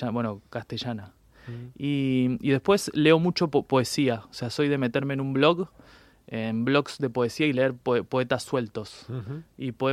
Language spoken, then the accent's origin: Spanish; Argentina; Bueno, yo soy argentino